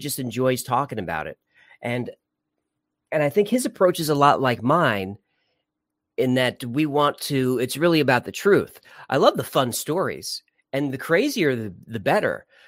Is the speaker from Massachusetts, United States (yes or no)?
no; New York, United States; also born or lived in Los Angeles; And it might be because I'm from New York and specifically spent most of my life on Long Island. So for a while, I lived in LA for about 15 years.